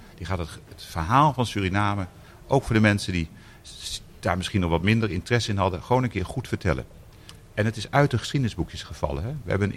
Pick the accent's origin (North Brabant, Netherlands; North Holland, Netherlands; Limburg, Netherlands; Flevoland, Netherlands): North Holland, Netherlands; Amsterdam; als Amsterdammer in deze stad